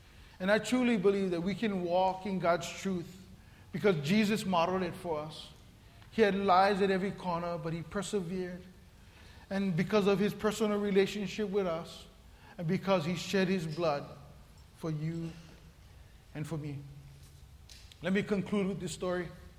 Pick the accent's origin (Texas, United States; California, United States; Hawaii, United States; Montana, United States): Hawaii, United States; Papakolea; I grew up homestead in Papakule. I grew up there.